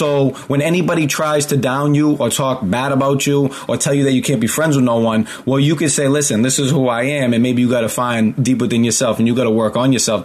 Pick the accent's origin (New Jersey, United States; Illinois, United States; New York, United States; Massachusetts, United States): Massachusetts, United States; You know, I grew up just outside of Boston. So the Boston mentality is we use the F word a lot.